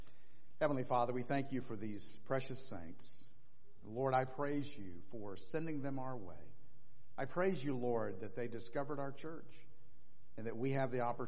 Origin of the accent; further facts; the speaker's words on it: Orlando, Florida, United States; Daryl was born and raised in Orlando, Florida, my hometown.